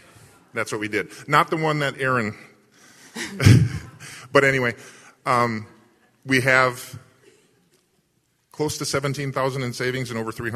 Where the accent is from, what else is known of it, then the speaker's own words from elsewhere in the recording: Eden Prairie, Minnesota, United States; We're from Eden Prairie, Minnesota. That's a little suburb just southwest of Minneapolis.